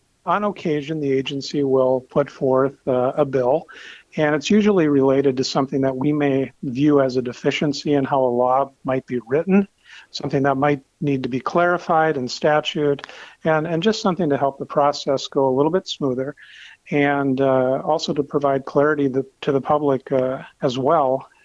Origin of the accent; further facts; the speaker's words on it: Fargo, North Dakota, United States; born there; Well, I think my background is it's been described as very North Dakotan. I was born in Fargo.